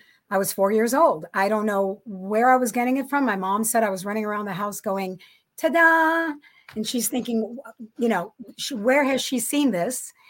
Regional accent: Buffalo, New York, United States

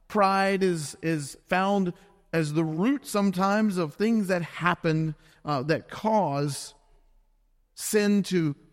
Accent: the South, United States; I grew up in the South, and, you know, we offered an invitation every Sunday, and nobody ever walked.

